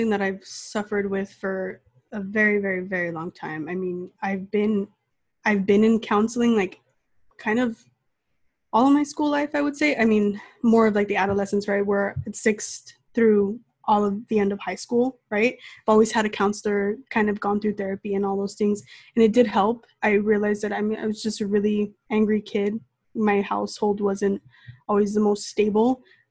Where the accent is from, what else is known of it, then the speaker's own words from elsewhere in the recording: Los Angeles, California, United States; I am from Los Angeles, California. I'm 25 years old.